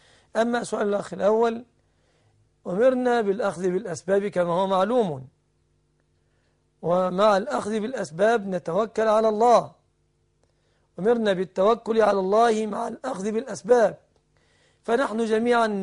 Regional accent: Egypt; وهذا منسحب على عموم البنوك عندنا في مصر، ويدخل فيه بنك فيصل الإسلامي كذلك

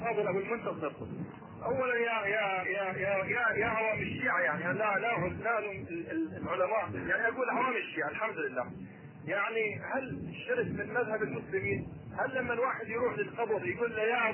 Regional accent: Karbala, Karbala Governorate, Iraq; moved away; لا لا اخي انا اصلي من كربلاء اخي انا اتكلم وياك في اوروبا اخي انا طلعت من العراق

